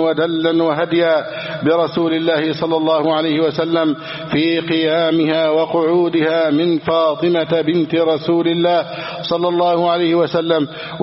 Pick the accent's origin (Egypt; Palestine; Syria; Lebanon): Egypt; بلدنا مصر